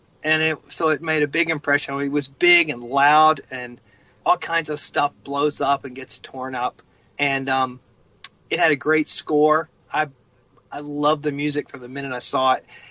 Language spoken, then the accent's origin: English; Georgia, United States; And growing up in Georgia, I thought it was real.